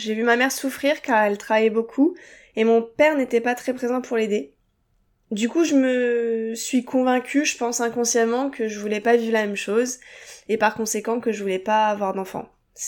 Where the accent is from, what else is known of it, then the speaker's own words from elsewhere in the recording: Hauts-de-France, France; Moi, je venais de la campagne du Nord, donc je découvrais vraiment un monde enchanteur.